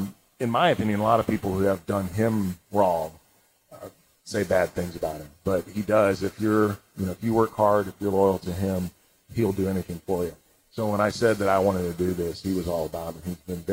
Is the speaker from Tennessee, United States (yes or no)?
no; St. Louis, Missouri, United States; I grew up in St. Louis, outside St. Louis. And I watched the baseball Cardinals.